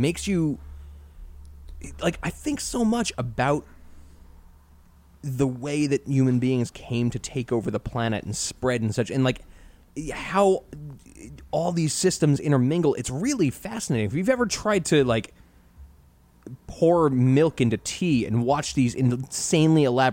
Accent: United States; growing up in America as a white male, am I only able to have peanut butter and jelly?

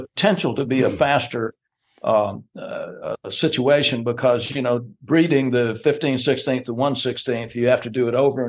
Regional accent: Alabama, United States; But, you know, I grew up in Alabama, guys, right next door to you guys there.

